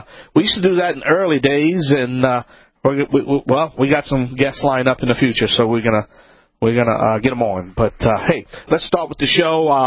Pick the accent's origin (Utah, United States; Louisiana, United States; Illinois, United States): Louisiana, United States; from the Bayou Land, the originator.